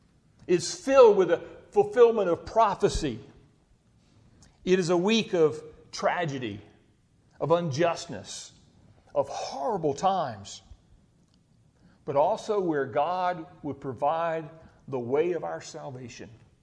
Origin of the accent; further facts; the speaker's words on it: Savannah, Georgia, United States; Now, I grew up in Savannah, Georgia, and … was in Swainsboro, Georgia.